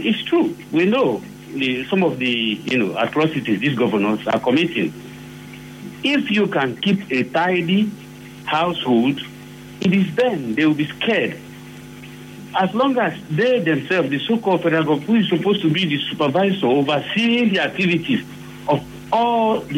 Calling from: Bonny, Rivers, Nigeria; Yes, I am. I am calling from Bonny.

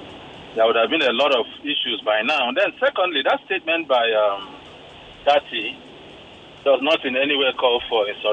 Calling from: Lekki, Lagos, Nigeria; I'm from Lekki.

